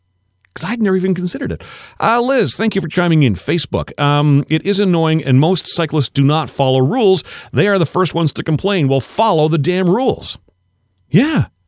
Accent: Nepean, Ontario, Canada; By the way, growing up in Nepean, if you grew up in Nepean, you had to have a bike license.

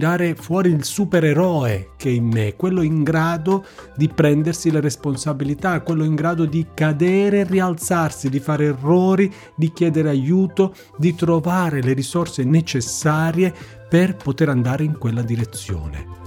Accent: Apulia, Italy; nel mio dialetto in Puglia, ma penso un po' in tutto il Sud, il lavoro si dica fatica.

